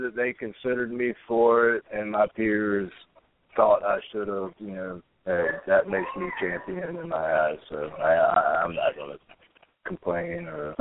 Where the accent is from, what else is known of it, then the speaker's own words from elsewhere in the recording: United States; where my hometown people thought that I won that belt.